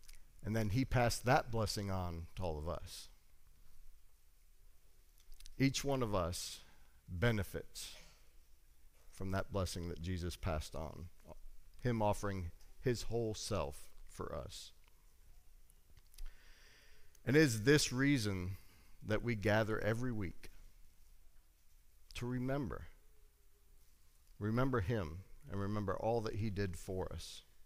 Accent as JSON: {"language": "English", "region": "Michigan", "country": "United States", "tie": "born or raised there", "said": "As a child, me and my friends I grew up in Michigan, and we used to go hiking through the woods"}